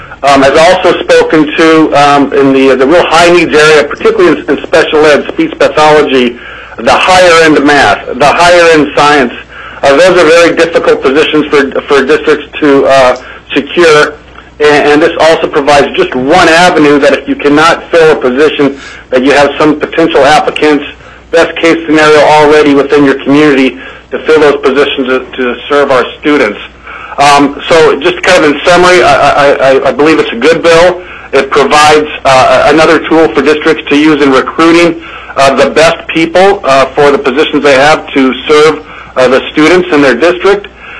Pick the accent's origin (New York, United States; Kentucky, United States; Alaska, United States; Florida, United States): Alaska, United States; Galena; I'm from Galena, Alaska.